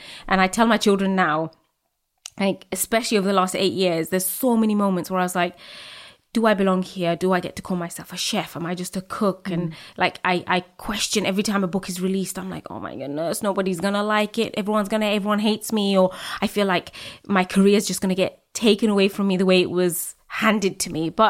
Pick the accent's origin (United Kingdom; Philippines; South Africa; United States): United Kingdom; I am a daughter of an immigrant. I'm British, Muslim, Bangladeshi, brown woman.